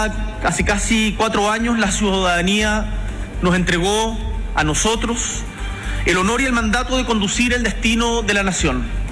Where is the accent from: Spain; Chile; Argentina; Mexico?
Chile; Como chilenos y chilenas, tenemos motivos para estar orgullosos de nuestro país